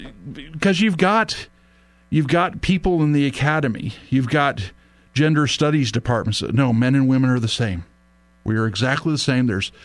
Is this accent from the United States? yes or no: yes; San Diego, California, United States; I grew up down in San Diego. My father is an alumni of San Diego State University.